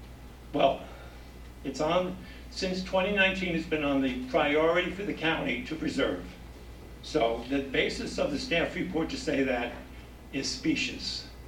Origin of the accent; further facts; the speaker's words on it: Phillipsburg, New Jersey, United States; I'm from Phillipsburg.